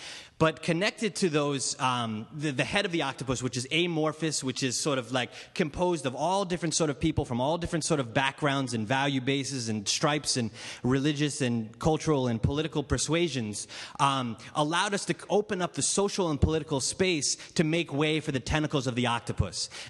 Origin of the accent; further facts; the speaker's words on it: Brooklyn, New York, United States; I'm from Brooklyn, New York, or Brooklyn, USA, as you like to say.